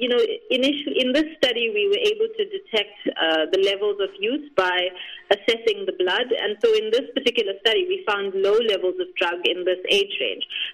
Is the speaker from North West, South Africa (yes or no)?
no; Johannesburg, Gauteng, South Africa; Yes, I mean, I'm from Johannesburg in South Africa, and so HIV is not something that's distant or remote to me.